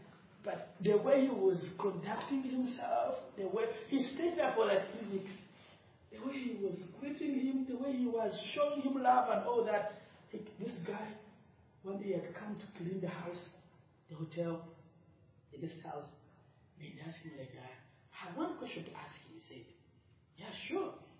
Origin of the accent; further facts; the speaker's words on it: Uganda; I come from Uganda. Uganda is a country in the east of Africa. We have Tanzania in the south, Sudan in the north, Congo in the east, in the west, and Tanzania and Kenya in the east.